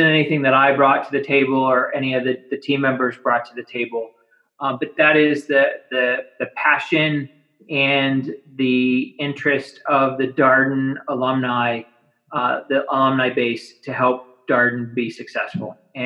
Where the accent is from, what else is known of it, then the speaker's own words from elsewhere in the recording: Midwest, United States; Midwesterner by upbringing, and my family and I moved to the South about 5 years ago, and we're thrilled to be down he